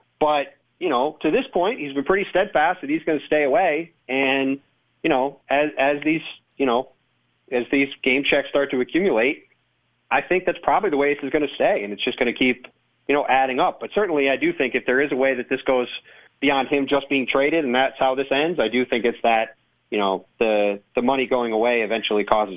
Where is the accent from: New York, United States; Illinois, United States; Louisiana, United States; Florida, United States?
New York, United States; I mean, I grew up near Buffalo, right?